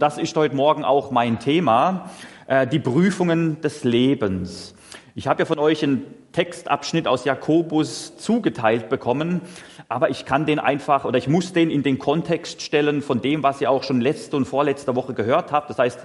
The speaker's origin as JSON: {"language": "German", "town": "Freiburg im Breisgau", "region": "Baden-Württemberg", "country": "Germany", "lives_now": "Dierdorf, Germany", "said": "Und zwar, ich komme ursprünglich aus Freiburg im Breisgau, aus dem Süden. Und ich darf jetzt im achten Jahr sind wir jetzt in Dierdorf. Das ist bei Neuwied, Koblenz da in der Nähe"}